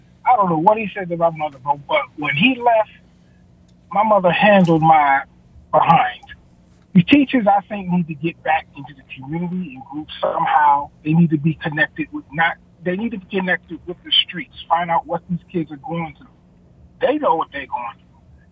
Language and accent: English; New York City, New York, United States; So I think that I grew up in Harlem in the 70s.